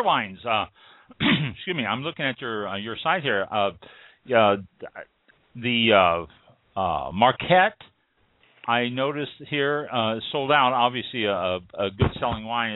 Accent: Ireland; I'm Irish myself

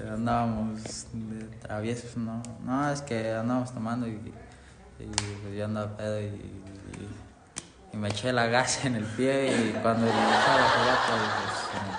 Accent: Agua Gorda, Michoacán, Mexico; De Agua Gorda.

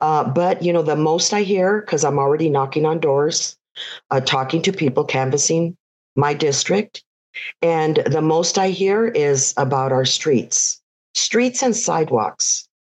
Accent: Fullerton, California, United States; I was born and raised in the here in Fullerton. I grew up in the Maple area. I attended Maple School

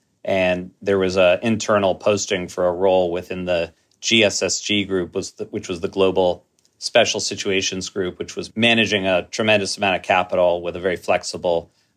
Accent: Toronto, Ontario, Canada; So grew up in Toronto, youngest of three brothers.

